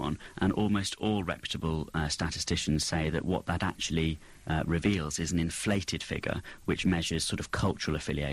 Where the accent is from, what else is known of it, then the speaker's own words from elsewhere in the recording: United Kingdom; I'm British, my parents are British, my grandparents are British. None of us are Christians.